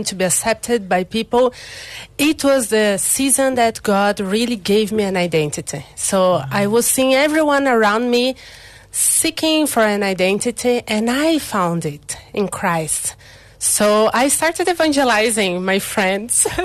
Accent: Brazil; I'm from Brazil.

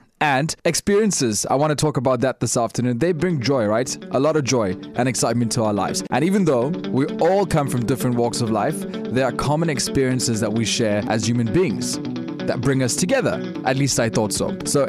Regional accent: South Africa; And I'm assuming, and I suppose as a South African, maybe not everyone would eat a bunny chow

